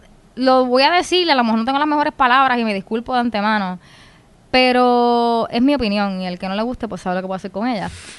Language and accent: Spanish; Puerto Rico; Todos somos puertorriqueños